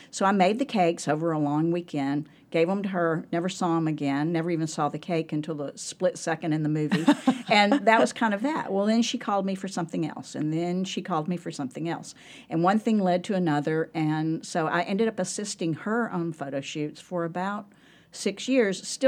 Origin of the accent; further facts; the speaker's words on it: the South, United States; growing up in the South, food was like part of everything.